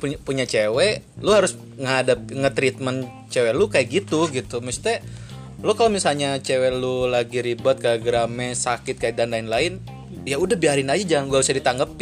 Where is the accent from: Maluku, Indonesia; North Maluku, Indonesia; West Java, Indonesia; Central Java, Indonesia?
West Java, Indonesia; Bandung; karena gue asli Bandung gitu kan, Bandung tuh Sunda banget